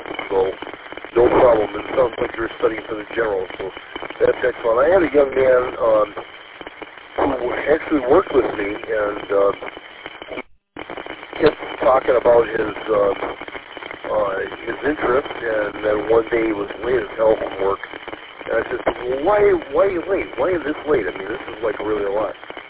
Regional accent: Michigan, United States; so I'm actually from Cal, Michigan. You're correct, Cal. And that's where my house is

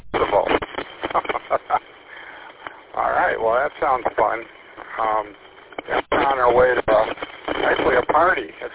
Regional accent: Dunmore, Pennsylvania, United States; Dunmore, Pennsylvania. And yeah, we came from Northern Route.

